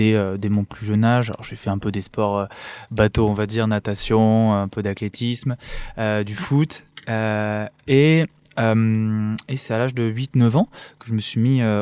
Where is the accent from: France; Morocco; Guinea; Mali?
France; Lyon, Auvergne-Rhône-Alpes; parce que je suis originaire de Lyon, moi